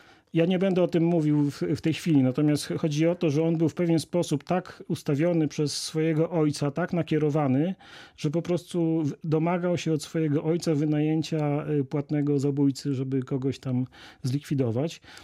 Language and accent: Polish; Lubycza Królewska, Lublin Voivodeship, Poland; to jest bardzo niedaleko granicy województwa podkarpackiego, moja rodzinna miejscowość Lubycza Królewska.